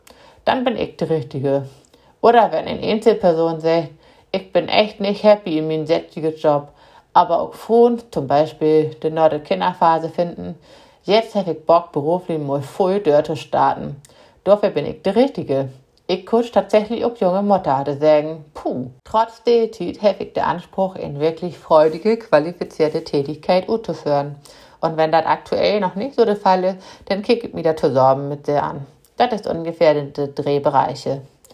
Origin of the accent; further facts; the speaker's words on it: Baden-Württemberg, Germany; born there; Ich bin 48 Jahre alt, gebürtige Schwäbin